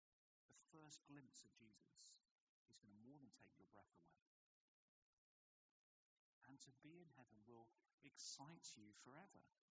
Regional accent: United Kingdom; Being British, we've learned not to expect too much.

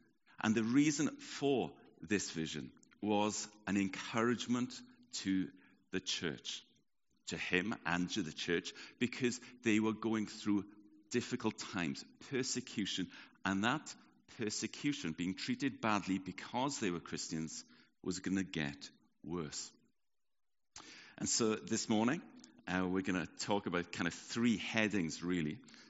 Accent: Wales, United Kingdom; So maybe it's something about being Welsh, but I'm always pulled back to home.

